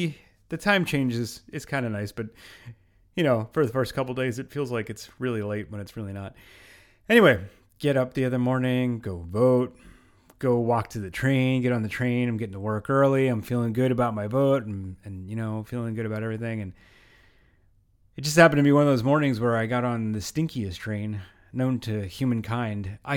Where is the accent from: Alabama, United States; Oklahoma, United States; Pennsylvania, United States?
Pennsylvania, United States; Pennsylvania, my home state, you made me proud by going pretty much Democrat across the board in the House.